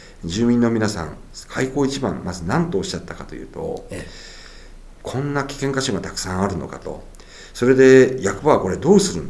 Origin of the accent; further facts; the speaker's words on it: Gunma, Japan; 今私の地元群馬県、はい、土砂災害の非常に多いところです。